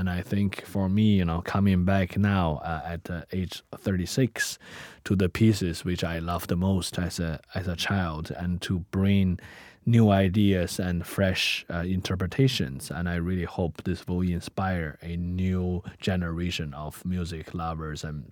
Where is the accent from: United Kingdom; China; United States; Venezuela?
China; either from my home country, China, or when I'm in Africa, in Tanzania